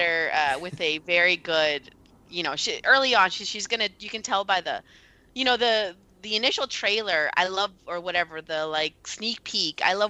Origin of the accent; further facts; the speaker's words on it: Los Angeles, California, United States; And I'm from L.A.